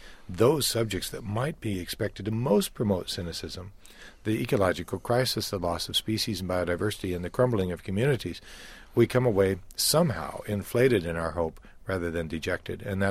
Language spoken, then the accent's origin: English; Denver, Colorado, United States; Michael, my home was in Colorado. I was born in Denver and grew up on the east side of Denver in the post-war suburbs.